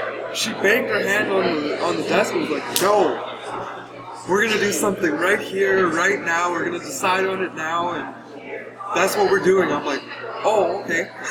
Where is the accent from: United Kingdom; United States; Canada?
Canada; Prince George, British Columbia; I come from Prince George